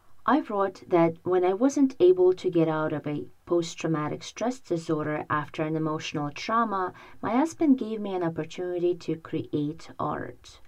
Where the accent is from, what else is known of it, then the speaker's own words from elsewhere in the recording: Ukraine; Please keep in mind that I am also from Ukraine and I still have relatives living there.